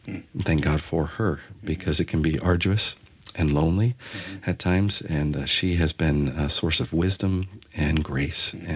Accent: United States; now in Italy; Yes, obviously grew up in the States.

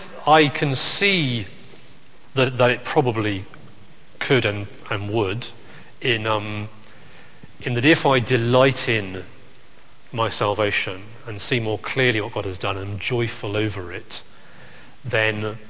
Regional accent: United Kingdom; that might be because I'm British

